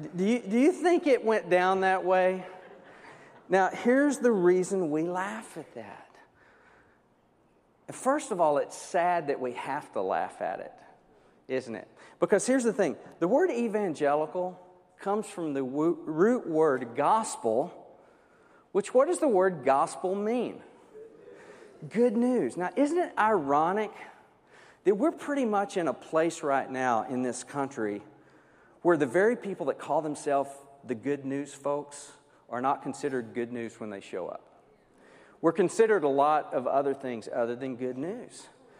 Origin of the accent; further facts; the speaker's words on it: Texas, United States; accent: southern; You may sense a little southern deal. So I'm from Texas.